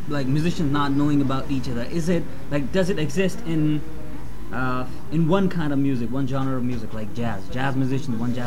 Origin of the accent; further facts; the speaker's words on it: India; I come from India.